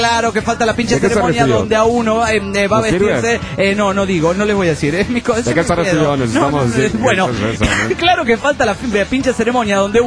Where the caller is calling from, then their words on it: Valencia, Carabobo, Venezuela; de Valencia, Venezuela.